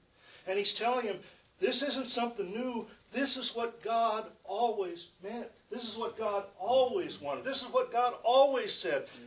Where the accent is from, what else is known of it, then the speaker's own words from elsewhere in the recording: Eau Claire, Wisconsin, United States; born there; I wasn't born in Milwaukee. I was born in Eau Claire. So, you know, I'm from the north, have that experience.